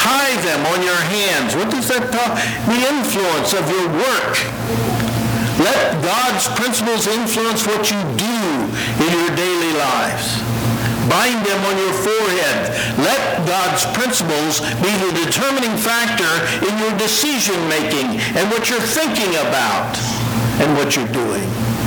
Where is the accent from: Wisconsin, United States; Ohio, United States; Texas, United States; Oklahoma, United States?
Ohio, United States; when I was growing up in South Central Ohio, attending church faithfully